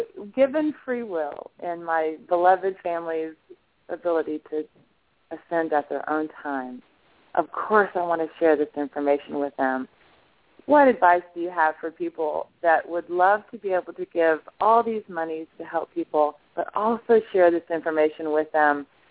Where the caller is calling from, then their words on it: Madison, Georgia, United States; I'm calling from Madison, Georgia.